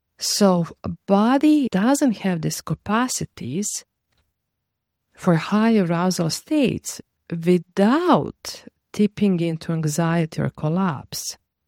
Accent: Croatia; Surviving three wars, surviving genocide, being displaced, plus witnessing all my people. I'm a Serbian from Croatia.

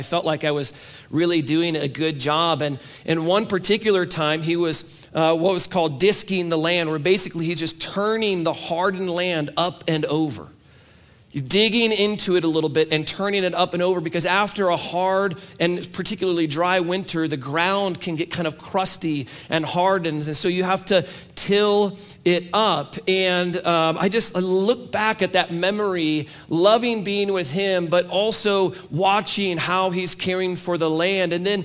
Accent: Iowa, United States; And since I grew up in Iowa, part of what I love of Jeremiah is that he consistently uses like farm language

